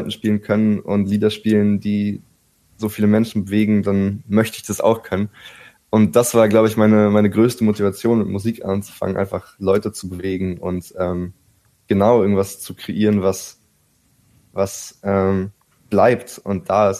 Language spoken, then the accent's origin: German; Berlin, Germany; Genau, ja, mein Vater ist Amerikaner. Ich bin tatsächlich hier aufgewachsen in Berlin